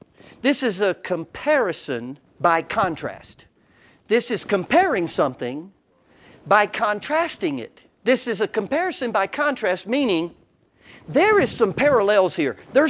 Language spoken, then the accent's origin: English; Orlando, Florida, United States; And I grew up in Orlando, Florida, when it was rural, before Mickey Mouse. I was born literally downtown Orlando, South Orange Blossom Trail, and it was a dirt road.